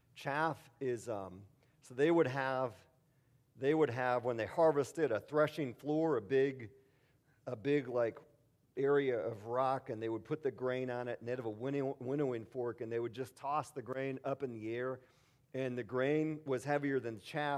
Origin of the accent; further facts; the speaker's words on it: Milwaukee, Wisconsin, United States; I'm from Milwaukee originally. The Milwaukee Brewers have not been to the World Series since I was 11.